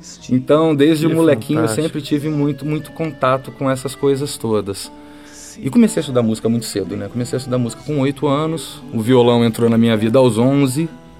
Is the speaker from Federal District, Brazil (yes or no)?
yes; Brasília, Federal District, Brazil; also born or lived in Rio de Janeiro; eu nasci no Rio, mas confesso que não tenho muita recordação, vim muito jovem para Brasília, mas família toda carioca.